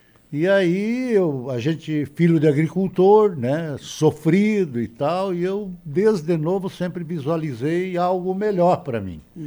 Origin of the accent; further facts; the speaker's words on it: Frederico Westphalen, Rio Grande do Sul, Brazil; born there; Eu já nasci em Frederico Westphalen.